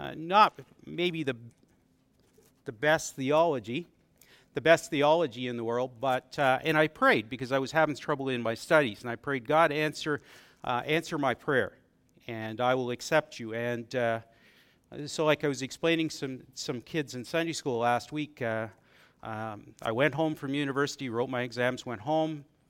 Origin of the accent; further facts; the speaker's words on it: Ontario, Canada; now in Alberta, Canada; family, keep listening, even though I grew up in Ontario, because we've lived here in Alberta for 38 years, so this is our home